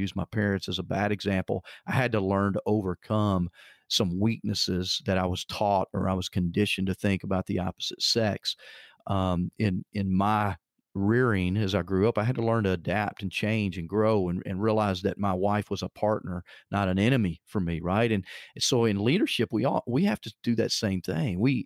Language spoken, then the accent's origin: English; Arkansas, United States; I'm being from Arkansas, oftentimes, you know, I can drive down the road. We call them two-path roads in Arkansas because they're not very good roads